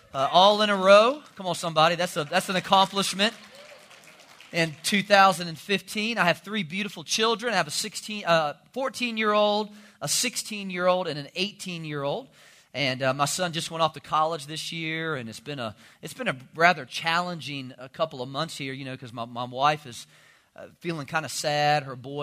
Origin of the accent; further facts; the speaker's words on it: Richmond, Virginia, United States; now in Charlotte, United States; I've been in Charlotte for about 13 years, and we moved from Richmond, Virginia. I lived there, grew up there, went to school there